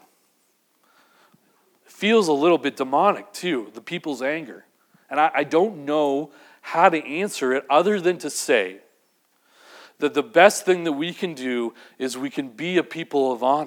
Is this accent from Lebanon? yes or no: no; Vancouver, British Columbia, Canada; now in Winnipeg, Canada; when Liz and I moved to Vancouver, we're from Vancouver, we grew up there, and when we moved to Winnipeg